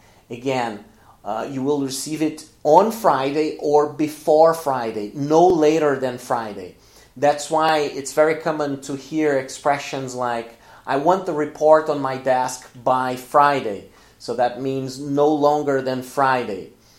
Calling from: Porto Alegre, Rio Grande do Sul, Brazil; English is a second language; I'm speaking from Porto Alegre in the south of Brazil. Very, very hot here in the south of Brazil today, by the way.

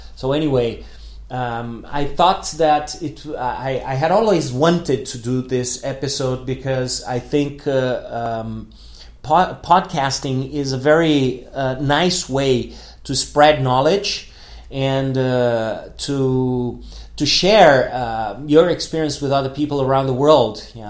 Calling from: Porto Alegre, Rio Grande do Sul, Brazil; English is a second language

